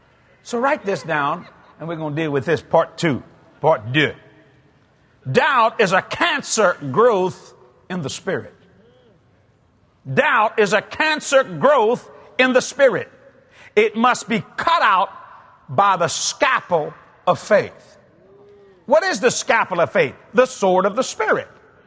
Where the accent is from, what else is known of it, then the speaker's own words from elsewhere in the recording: United States; I'm an American, and I like things fast.